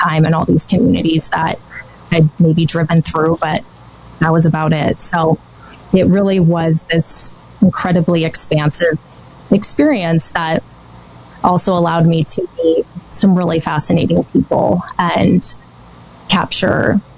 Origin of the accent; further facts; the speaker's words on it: Powell, Wyoming, United States; And when I was growing up in Powell, which is this very small town in the northwest part of the state